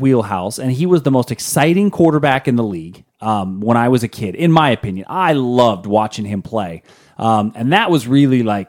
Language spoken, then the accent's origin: English; Pittsburgh, Pennsylvania, United States; Mind you, I grew up in Pittsburgh.